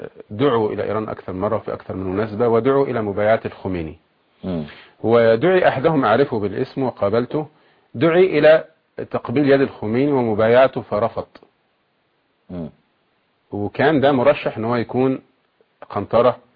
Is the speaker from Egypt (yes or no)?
yes; Egypt